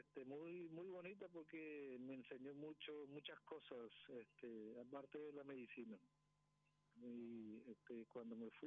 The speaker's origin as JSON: {"language": "Spanish", "town": "José Falcón", "region": "Presidente Hayes", "country": "Paraguay", "said": "Aquí en camino a José Falcón."}